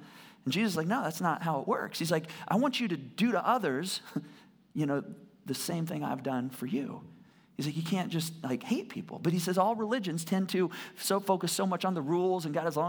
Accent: Michigan, United States; I grew up in Michigan, all right?

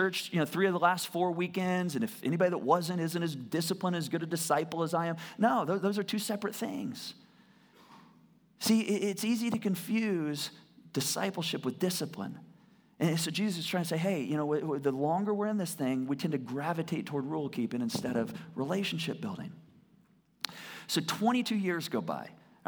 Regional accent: Michigan, United States; I grew up in Michigan, all right?

